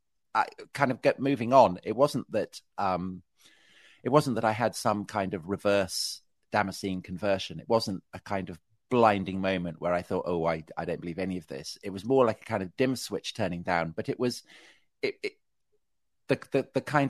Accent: Salisbury, South West England, United Kingdom; So I was raised outside Salisbury, which is probably, if American listeners will probably know it for Stonehenge

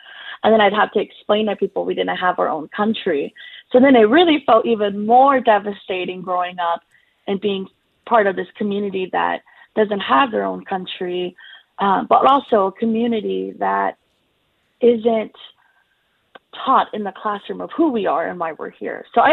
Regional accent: United States; So, you know, I grew up just kind of like, okay, I'm an American kid.

